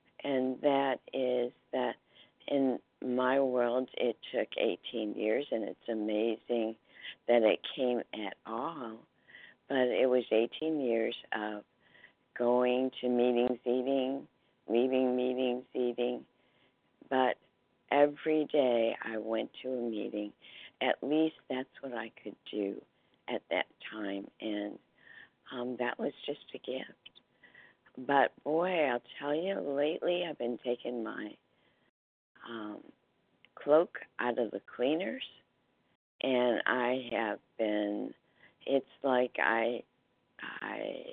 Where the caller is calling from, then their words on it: Seattle, Washington, United States; I'm calling from Seattle, Washington.